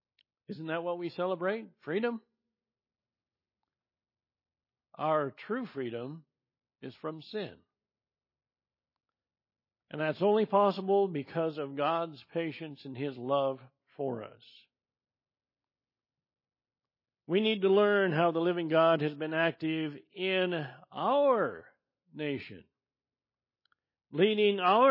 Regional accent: Northwest, United States; I'm a boy from the Northwest, and all of that stuff was in another world.

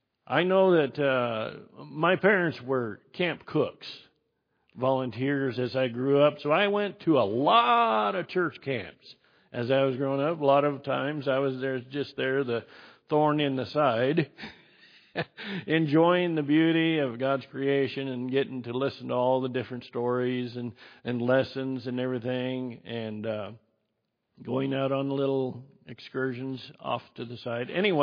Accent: Idaho, United States; I grew up in Idaho. We had wildfires up in Idaho, too.

